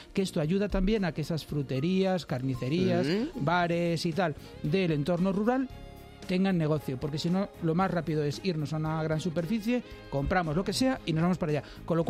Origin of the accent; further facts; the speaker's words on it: Spain; pero como somos españoles, todo el mundo dijo, bueno, llevo un poco más